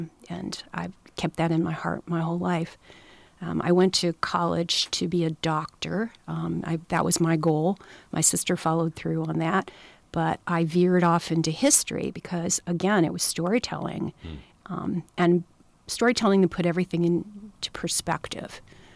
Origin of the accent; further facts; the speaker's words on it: Ohio, United States; also born or lived in Illinois; Well, I was born in Ohio, and that was my first library job in the Cincinnati area. And then I don't know, everybody knows Wayne County, but it's about an hour south of Cleveland. That was more of my home territory there.